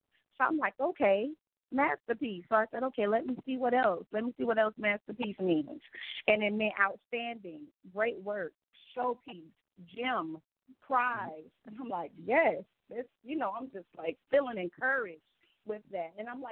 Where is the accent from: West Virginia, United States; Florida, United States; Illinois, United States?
Florida, United States; Miami; now in Apollo Beach, United States; I'm 31 years old. I'm from Miami, Florida, and right now I reside in Apollo Beach, Florida.